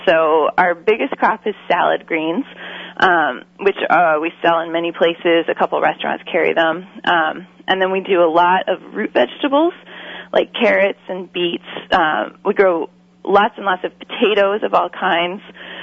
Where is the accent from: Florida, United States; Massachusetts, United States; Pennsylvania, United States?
Massachusetts, United States; Boston; moved away; also born or lived in Oregon; I grew up in the Boston area and moved to Oregon in 2003 to the Eugene area